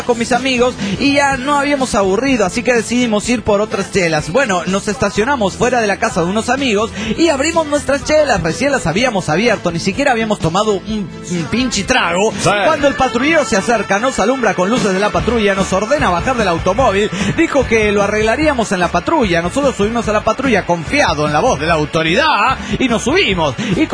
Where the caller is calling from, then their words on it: Mexico City, Mexico; del DF mexicano.